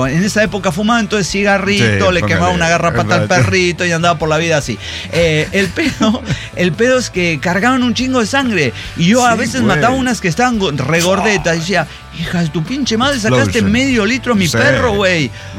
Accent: Córdoba, Argentina; Y yo soy cordobés y vos sos cordobés

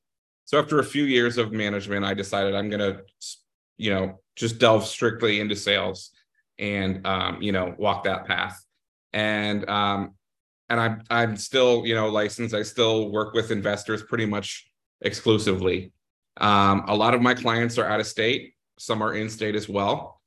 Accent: Columbus, Ohio, United States; I grew up here in Columbus. I grew up in Grandview. You know, graduated from high school, Grandview Heights, went to school, Indianapolis at Butler University. I moved back to Columbus in 2009, and I'm here to stay.

